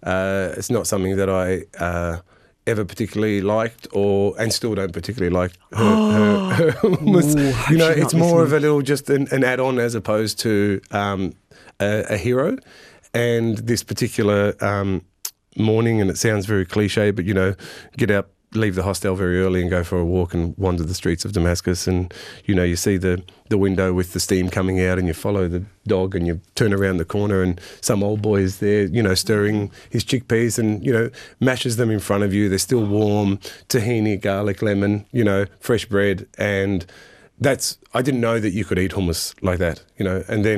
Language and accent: English; Australia; So growing up in Australia and being born in Australia, for me, I see the similarities more than the differences.